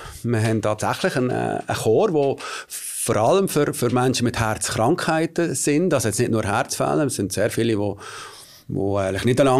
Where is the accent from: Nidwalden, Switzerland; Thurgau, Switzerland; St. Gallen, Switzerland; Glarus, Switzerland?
Nidwalden, Switzerland; moved away as an adult; now in Basel, Switzerland; Ja, ich komme ursprünglich aus Nidwalden.